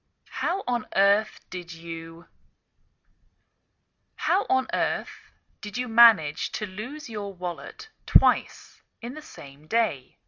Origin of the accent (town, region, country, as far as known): England, United Kingdom; now in United States